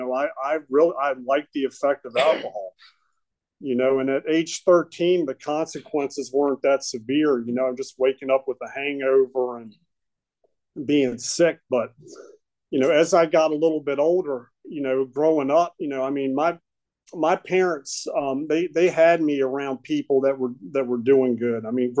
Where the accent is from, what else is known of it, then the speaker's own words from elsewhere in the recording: Charlottesville, Virginia, United States; And, you know, I grew up in Charlottesville, you know, blue collar dad.